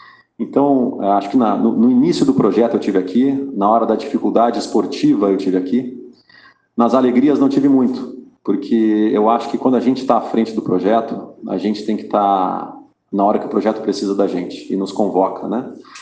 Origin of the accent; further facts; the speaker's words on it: Caxias do Sul, Rio Grande do Sul, Brazil; Eu sou de Caxias do Sul e eu cresci assistindo o jogo do Juventude, né?